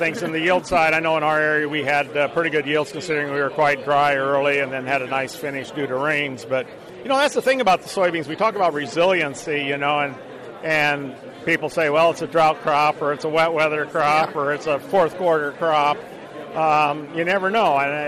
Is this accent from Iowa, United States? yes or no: yes; Iowa, United States; So I'm a farmer from Northwest Iowa